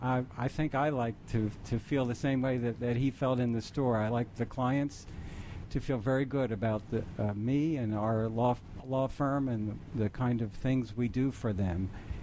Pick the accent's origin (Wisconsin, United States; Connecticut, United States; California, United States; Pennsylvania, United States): Pennsylvania, United States; Philadelphia; where we grew up in West Philadelphia, it was a very close-knit community.